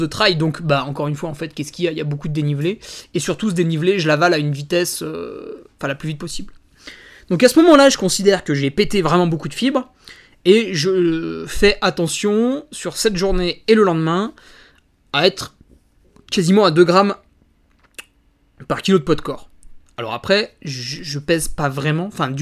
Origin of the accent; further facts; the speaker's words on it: Auvergne-Rhône-Alpes, France; Alors, le poisson, chez nous, en Savoie, tu peux trouver de la truite assez facilement.